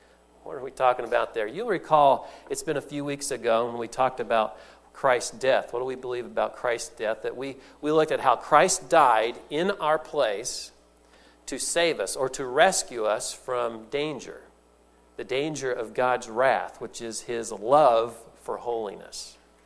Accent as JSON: {"language": "English", "town": "Indianapolis", "region": "Indiana", "country": "United States", "tie": "born or raised there", "said": "He moved to Indianapolis. We grew up around Indianapolis up and through part of high school. But on a couple of weekends a month, we would go back down to the farm"}